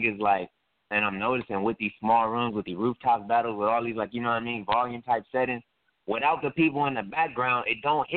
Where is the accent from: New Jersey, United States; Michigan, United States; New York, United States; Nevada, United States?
Nevada, United States; Las Vegas; I'm in Cali right now, but I'm from Vegas, so I'm going to say this call. It's from Vegas.